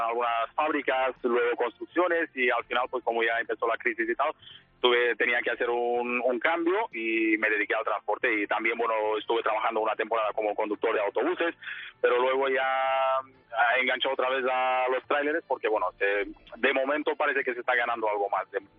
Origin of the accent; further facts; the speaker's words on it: Romania; Spanish is a second language; Yo soy de Rumanía.